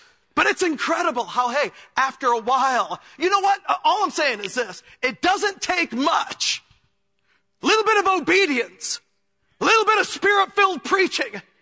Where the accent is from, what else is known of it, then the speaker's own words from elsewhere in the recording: Chicago, Illinois, United States; And but growing up in Chicago, I never went to church.